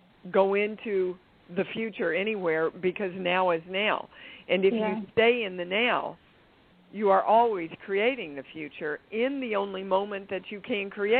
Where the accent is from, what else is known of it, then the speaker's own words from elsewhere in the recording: Kansas, United States; I'm from Kansas and we didn't study Buddhism or any of that stuff. We were doing good if we could accept Jewish people back in Kansas.